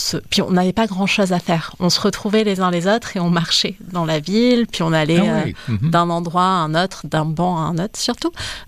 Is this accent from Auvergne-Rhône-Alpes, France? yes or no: no; Bordeaux, Nouvelle-Aquitaine, France; Oui, moi j'ai grandi à Bordeaux, dans le sud-ouest de la France.